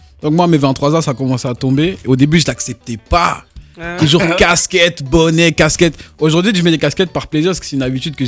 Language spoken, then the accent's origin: French; Mbuji-Mayi, Kasaï-Oriental, DR Congo; je viens de la RD Congo, de Mbujimaï, au Kasaï Oriental.